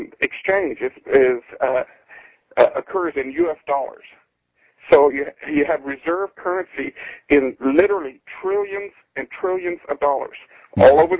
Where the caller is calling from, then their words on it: Dallas, Texas, United States; I'm not from Massachusetts, though. I'm Dallas.